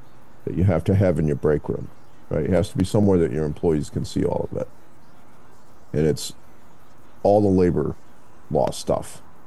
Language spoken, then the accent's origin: English; United States; obviously I'm not a Mexican resident, right? I'm an American.